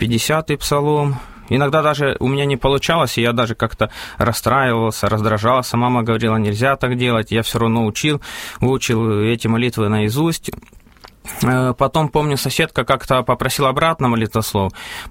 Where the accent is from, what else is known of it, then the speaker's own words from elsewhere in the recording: Zakarpattia Oblast, Ukraine; Закарпатская область.